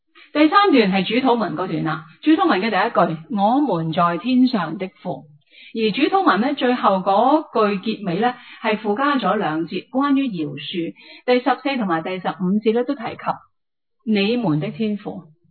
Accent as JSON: {"language": "Cantonese", "country": "Hong Kong", "said": "我是香港人啊，你身处在这个香港，你感不感觉到你真的快乐呢？"}